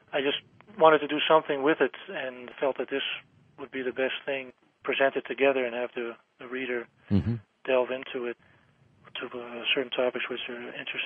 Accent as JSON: {"language": "English", "country": "United States", "tie": "born or raised there", "also_born_or_lived": "Canada", "second_language": "English", "lives_now": "Netherlands", "said": "grown up in the States as well as Holland, so it's a combination of their languages."}